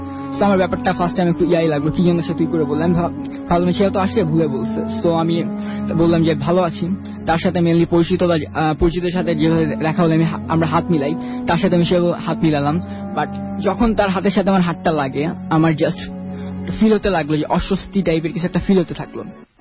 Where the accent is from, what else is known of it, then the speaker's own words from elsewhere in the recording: Mirpur, Dhaka Division, Bangladesh; High listeners … আমি এসেছি মিরপুর থেকে।